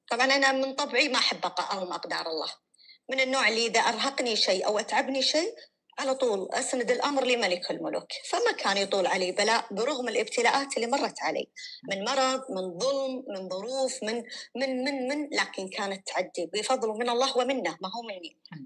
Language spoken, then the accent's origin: Arabic; Kuwait; now in Saudi Arabia; أنا من الكويت.